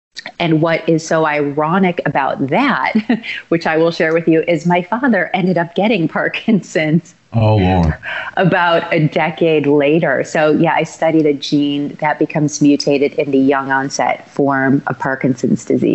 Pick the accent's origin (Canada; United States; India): United States; Chicago, Illinois; So born and raised in Chicago, grew up showing horses, thought I was going to be an Olympic athlete.